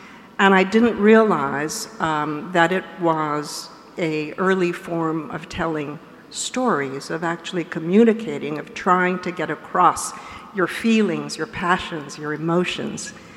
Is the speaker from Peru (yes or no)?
yes; Peru; also born or lived in Lima; I was born in Lima, Peru, but I grew up in a very small little sort of village north of Peru, about 8 hours drive up